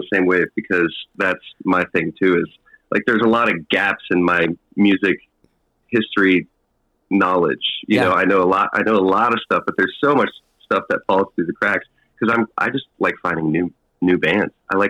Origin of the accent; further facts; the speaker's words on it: Cincinnati, Ohio, United States; Cincinnati, Ohio.